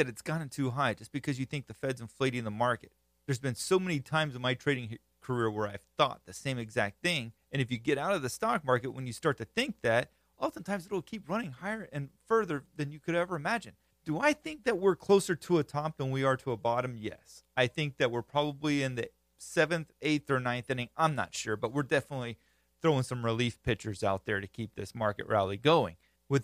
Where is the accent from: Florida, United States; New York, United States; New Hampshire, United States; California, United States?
Florida, United States; I actually just refer to them as a good old Florida redneck name, being that I'm from Florida, grew up country.